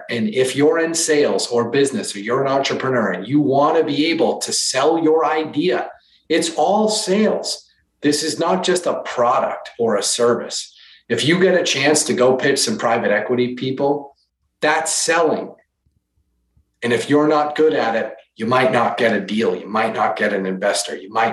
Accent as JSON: {"language": "English", "town": "Boston", "region": "Massachusetts", "country": "United States", "tie": "born or raised there", "said": "growing up in Boston in the Northeast, right, one state away from you, I didn't speak."}